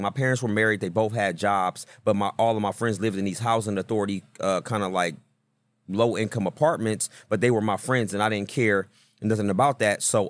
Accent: Oakland, California, United States; Okay. So, yeah, I grew up in East Oakland.

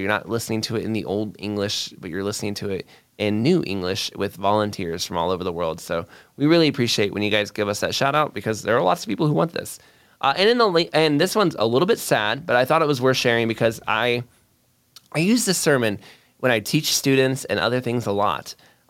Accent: Florida, United States; I'm from Florida, but I don't like super love the cold.

